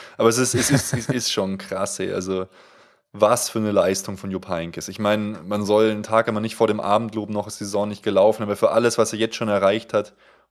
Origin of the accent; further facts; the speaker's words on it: Munich, Bavaria, Germany; born there; Ich bin in München geboren, mein Freund.